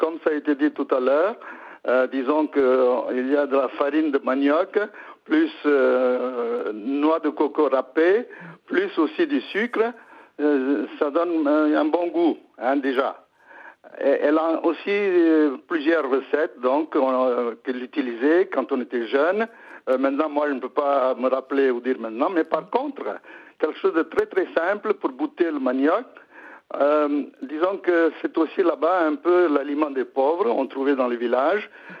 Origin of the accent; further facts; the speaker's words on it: Puducherry, India; Donc, je suis originaire de Pondichéry. Ouais. Donc, je voulais vous apporter un parfum de l'océan Indien.